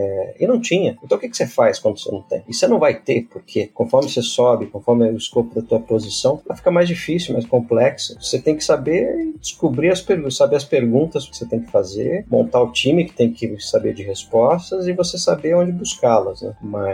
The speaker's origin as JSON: {"language": "Portuguese", "town": "Pindamonhangaba", "region": "São Paulo", "country": "Brazil", "tie": "born or raised there", "also_born_or_lived": "Taubaté", "said": "nasci em Taubaté, mas fui criado em Pindamonhangaba, estado de São Paulo, interior. Saí de casa com 18 anos"}